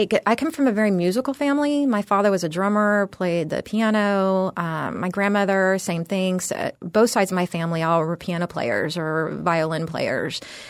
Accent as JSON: {"language": "English", "town": "San Antonio", "region": "Texas", "country": "United States", "tie": "born or raised there", "also_born_or_lived": "Austin / San Francisco Bay Area / New York City / New Jersey", "said": "I grew up in San Antonio, Texas."}